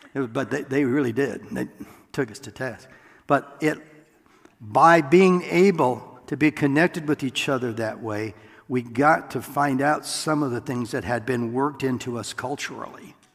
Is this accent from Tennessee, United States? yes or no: no; Iowa, United States; And I grew up in Iowa, everybody looked like me, you know.